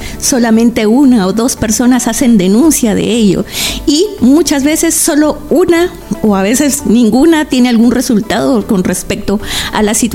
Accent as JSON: {"language": "Spanish", "country": "Guatemala", "said": "la palabra Nahual para nosotras como guatemaltecas, significa mucho."}